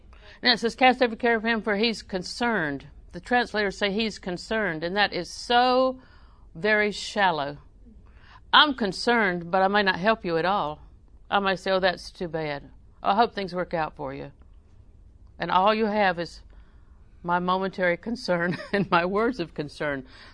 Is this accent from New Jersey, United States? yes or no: no; Auburndale, Florida, United States; I'm from Auburndale. We lived in Auburndale most of our life, but Mama was from Winter Haven.